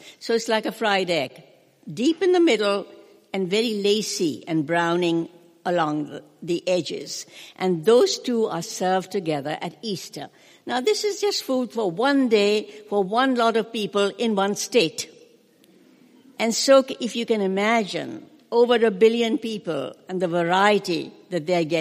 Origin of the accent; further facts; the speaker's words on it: India; When I was growing up in India